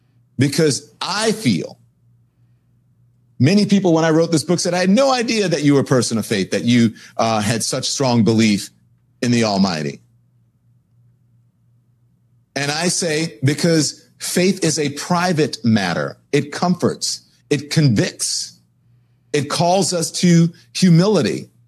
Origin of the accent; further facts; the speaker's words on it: the South, United States; I'm from the South, Southern Baptist, went to Catholic school.